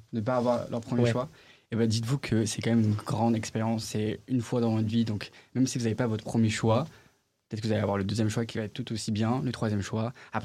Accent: France; Après, je suis français quand même, hein, donc.

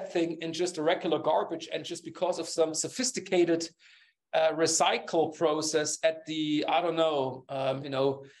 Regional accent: East Germany, Germany; English is a second language; I grew up in East Germany and we didn't have access to some of the nice things.

